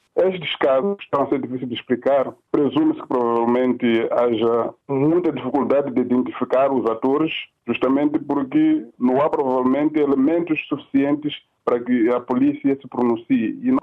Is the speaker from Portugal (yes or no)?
no; Mozambique; Obviamente que a nossa atenção como moçambicanos, até da comunidade internacional, é muito maior